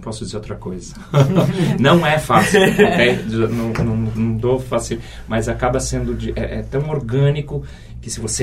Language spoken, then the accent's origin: Portuguese; South Brazil, Brazil; eu sou do sul do Brasil e tal, eu sou o cowboy dos Pampas, né?